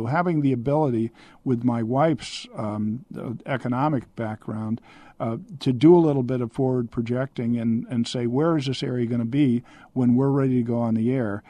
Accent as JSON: {"language": "English", "town": "Natick", "region": "Massachusetts", "country": "United States", "tie": "born or raised there", "said": "I'm basically a Massachusetts kid, and I grew up in Natick, Massachusetts"}